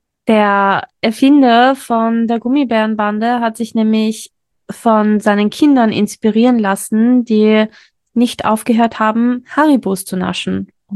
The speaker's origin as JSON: {"language": "German", "country": "Austria", "said": "Bei uns in Österreich erst in den 90ern gelandet eigentlich"}